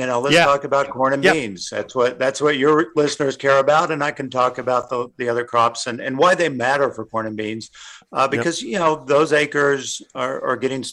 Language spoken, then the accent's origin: English; Montana, United States; my home state of Montana